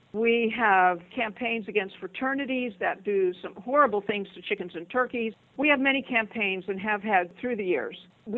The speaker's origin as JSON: {"language": "English", "town": "Altoona", "region": "Pennsylvania", "country": "United States", "tie": "born or raised there", "said": "I went to the Methodist church that was on the corner of the street I grew up on in Altoona, Pennsylvania, because it was on the corner."}